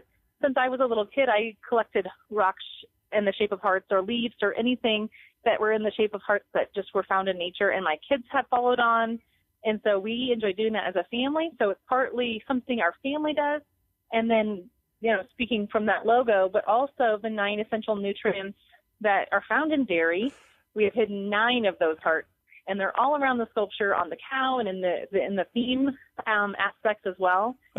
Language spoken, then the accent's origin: English; Toledo, Iowa, United States; Yes, I am from Iowa, and I grew up in Toledo, Iowa, which is a small town.